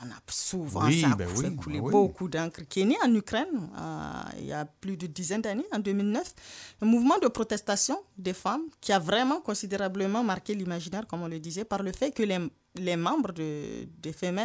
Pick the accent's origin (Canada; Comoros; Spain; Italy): Canada; Pour rester chez nous, au Canada, parce qu'on va quand même en parler de ce qui se passe ici